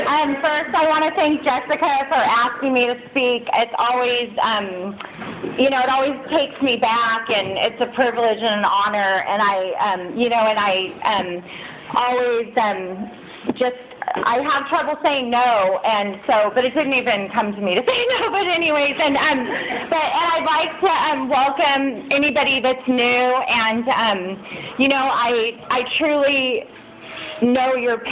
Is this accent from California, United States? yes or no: yes; Santa Barbara, California, United States; I was raised in Santa Barbara.